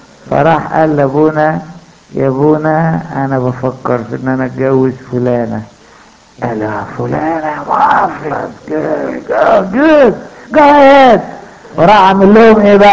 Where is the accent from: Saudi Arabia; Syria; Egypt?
Egypt; Upper Egypt; ساعات بيحصل ايه بقى حصلت عندنا في الصعيد